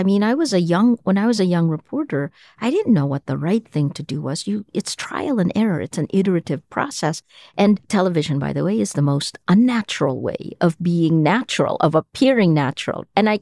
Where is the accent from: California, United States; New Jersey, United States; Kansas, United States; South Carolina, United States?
New Jersey, United States; Toms River; also born or lived in Manila, Philippines; then in 1986, when I went back to Manila after 13 years away, I didn't have the cultural signals then. I was a kid from Toms River, New Jersey, you know, and so each one of those changed.